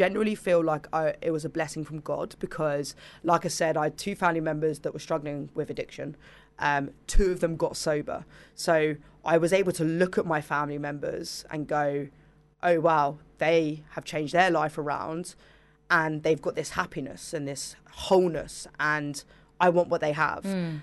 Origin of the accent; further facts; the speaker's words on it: East of England, United Kingdom; I came from an amazing family. I grew up in Hertfordshire, two brothers and sister